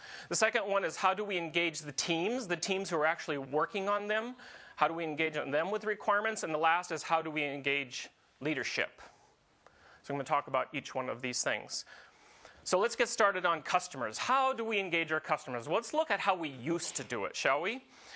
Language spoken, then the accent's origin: English; Iowa, United States; I was born in the United States, in Iowa. And more specifically, I was born in the northwest corner of Iowa, and even more specifically, I was born on a farm. I'm an Iowa farm boy by heart, actually.